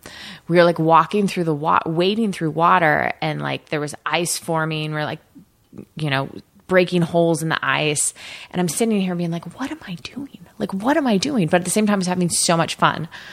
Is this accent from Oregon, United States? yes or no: yes; Portland, Oregon, United States; I grew up in Portland, Oregon.